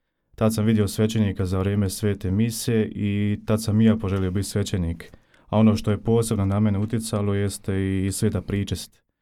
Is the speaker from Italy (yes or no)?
no; Zenica, Federation of Bosnia and Herzegovina, Bosnia & Herzegovina; dolazim iz Zenice. Sad sam trenutno 5. godina na teologiji našoj dijecezanskoj.